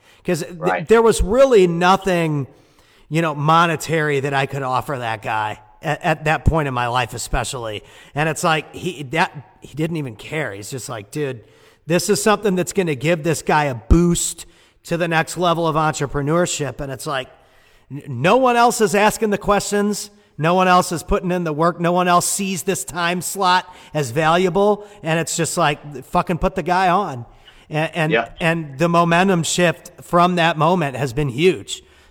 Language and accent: English; St. Louis, Missouri, United States; that's what everybody dreams of when they're growing up where I grew up in St. Louis